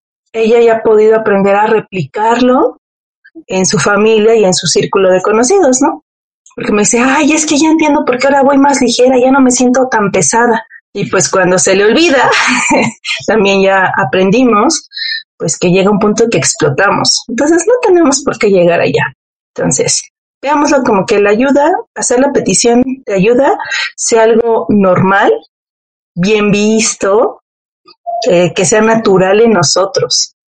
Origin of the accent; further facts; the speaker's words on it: Mexico; como buena mexicana